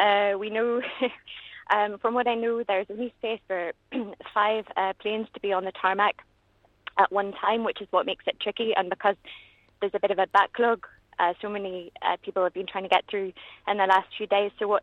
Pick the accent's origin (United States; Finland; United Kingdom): United Kingdom; Belfast, Northern Ireland; I'm from East Belfast, but I work for a French NGO